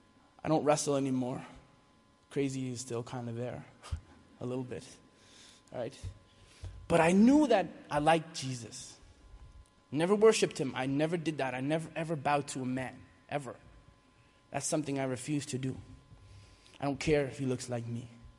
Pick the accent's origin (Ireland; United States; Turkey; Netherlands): Ireland; I'm Celtic, so I'm Irish. They always tell me to go back where I came from. I'm Muslim and I'm Irish.